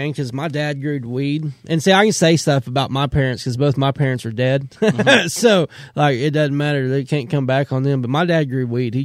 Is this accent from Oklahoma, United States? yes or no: yes; Oklahoma, United States; Dude, I grew up in Western Oklahoma and peanut country, man. So, I mean, there was always work.